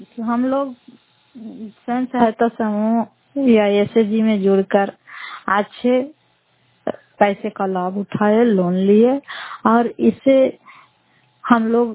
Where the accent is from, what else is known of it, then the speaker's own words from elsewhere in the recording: Fatehpur, Bihar, India; घर फतेहपुर पंचायत मकलौता जिला नालंदा करारपुर सराय प्रखंड की निवासी हूँ।